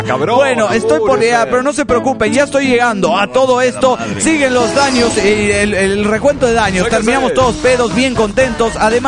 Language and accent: Spanish; Mexico City, Mexico; del DF mexicano.